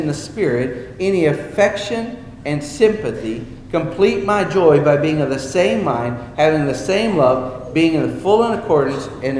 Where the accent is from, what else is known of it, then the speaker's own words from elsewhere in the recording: Colombia; now in United States; And it used to surprise me too when I was growing up in Colombia.